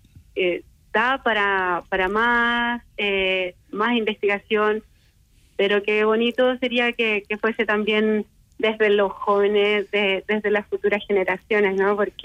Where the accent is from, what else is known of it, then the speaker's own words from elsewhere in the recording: Chile; Necesitamos poner más en valor como chilenos nuestros territorios